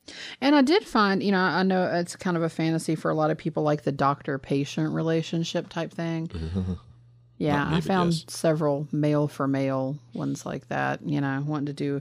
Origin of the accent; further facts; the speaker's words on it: Los Angeles, California, United States; I'm from Los Angeles, but I know Boston pretty well.